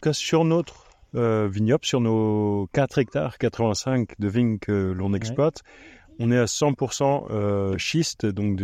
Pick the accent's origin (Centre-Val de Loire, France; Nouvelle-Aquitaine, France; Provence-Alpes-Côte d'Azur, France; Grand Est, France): Grand Est, France; Reichshofen; Du nord de Strasbourg, à Reichshofen.